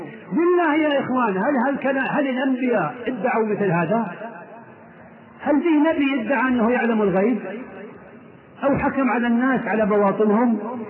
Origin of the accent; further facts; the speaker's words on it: Riyadh, Riyadh Province, Saudi Arabia; وبالاخص مع لفف عندنا في الرياض فتنة عمياء